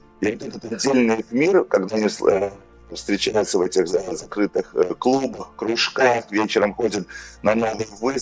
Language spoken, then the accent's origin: Russian; Latvia; вот так как я сам из Латвии